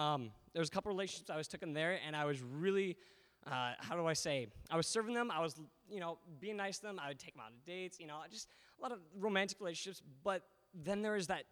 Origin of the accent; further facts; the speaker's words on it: Ames, Iowa, United States; Well, I am from Ames.